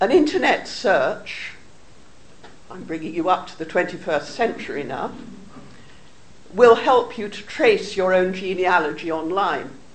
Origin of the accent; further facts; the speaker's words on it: United Kingdom; We are typically British. We don't often share our excitement.